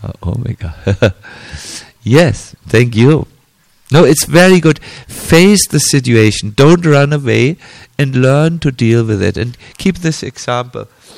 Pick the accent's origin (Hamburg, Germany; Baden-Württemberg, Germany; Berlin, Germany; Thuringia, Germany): Hamburg, Germany; But I'm from Hamburg.